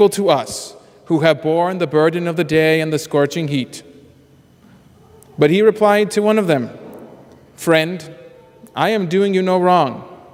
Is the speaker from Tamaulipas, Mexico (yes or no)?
yes; Reynosa, Tamaulipas, Mexico; now in United States; Growing up in Reynosa, Mexico